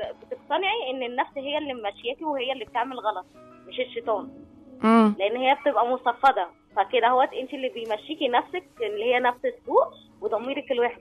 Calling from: Cairo, Cairo Governorate, Egypt; من القاهرة.

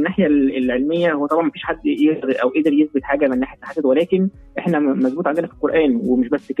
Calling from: Cairo, Cairo Governorate, Egypt; من القاهره.

